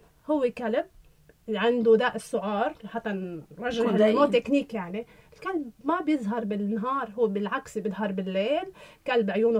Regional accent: Hammana, Mount Lebanon, Lebanon; زحله، شملان، حمينا ضيعتي، بوجه لهم تحيه

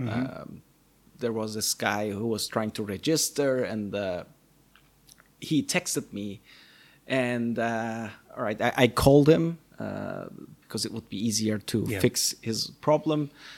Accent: Nicosia, Nicosia District, Cyprus; Well, I was born and raised in Nicosia, but my father is from Akaki.

